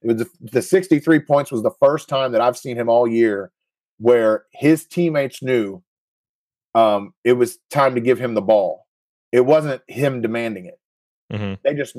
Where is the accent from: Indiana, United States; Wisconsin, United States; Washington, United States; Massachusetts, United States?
Indiana, United States; my grandfather took me to games, all growing up in Indiana high school basketball.